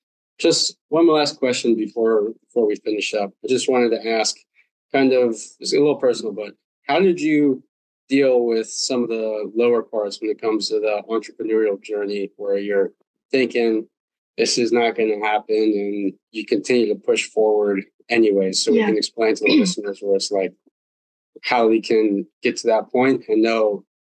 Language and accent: English; United States; It gives you a worldly perspective, but then it also allows you as an American to kind of portray the traits that we really believe in at the core of our country